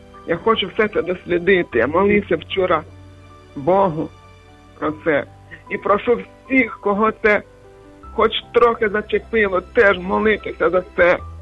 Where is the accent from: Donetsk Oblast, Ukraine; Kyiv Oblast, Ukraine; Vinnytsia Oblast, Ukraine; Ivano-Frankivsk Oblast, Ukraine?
Donetsk Oblast, Ukraine; І коли моє рідне село на Донеччині почали бомбити